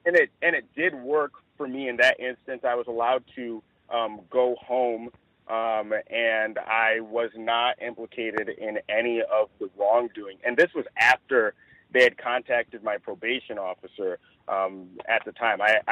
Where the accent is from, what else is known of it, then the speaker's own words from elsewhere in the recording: Nigeria; accent: Nigerian; I turned on my Nigerian accent extra thick to kind of, I guess, differentiate myself from the other gentlemen that were located inside the house.